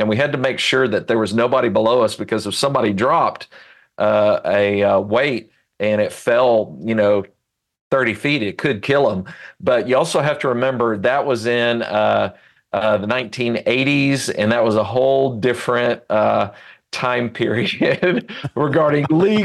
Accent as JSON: {"language": "English", "town": "Edmond", "region": "Oklahoma", "country": "United States", "tie": "born or raised there", "said": "I grew up in Edmond, Oklahoma, and that theater that we had is basically the size of an off-Broadway theater"}